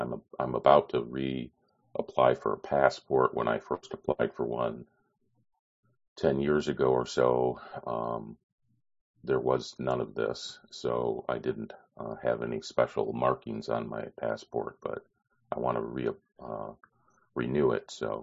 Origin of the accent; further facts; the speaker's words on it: Illinois, United States; Number one, I'm from Illinois, so I don't have to deal with this exactly, I think.